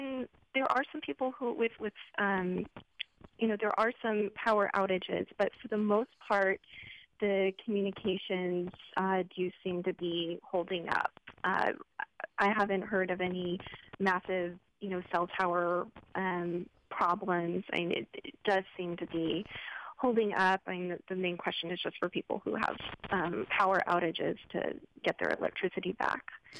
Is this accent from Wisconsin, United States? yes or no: no; Houston, Texas, United States; You know, I'm a native Houstonian. I grew up in Houston, and I was here during Tropical Storm Allison